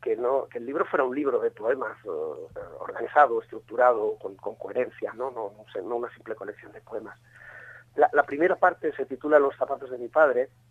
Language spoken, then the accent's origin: Spanish; Extremadura, Spain; Yo provengo de la Extremadura rural. Nací en Cáceres, me crié en pueblos pequeñitos y junto a mi madre, que era maestra de escuela rural, y amo la naturaleza y la luz de aquella tierra